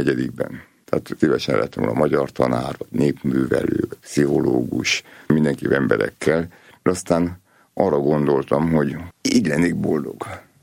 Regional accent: Nyíregyháza, Szabolcs-Szatmár-Bereg, Hungary; mert ugye mi vidéken nőttünk föl, tehát apukám nyíregyházán volt pap, és nagyon boldogak voltunk gyerekkorban.

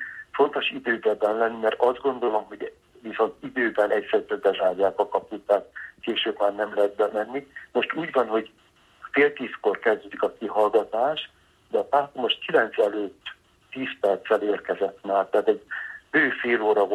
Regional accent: Hungary; Szent Atya, magyar vagyok

